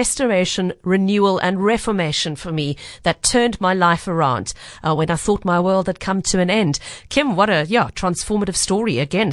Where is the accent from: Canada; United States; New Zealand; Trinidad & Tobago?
New Zealand; Alexandra, Otago; now in Cape Town, South Africa; I grew up in Alexandra, which is about 30 minutes away from Wanaka, a stunning place to grow up, but I now love living in Cape Town.